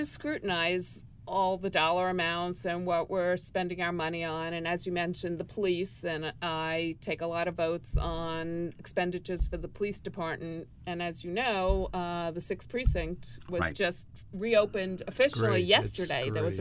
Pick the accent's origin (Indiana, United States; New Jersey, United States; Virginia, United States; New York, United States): New York, United States; Long Beach; now in Great Neck, United States; I have been a resident of Great Neck for 38 years, and I grew up actually on the South Shore in Long Beach.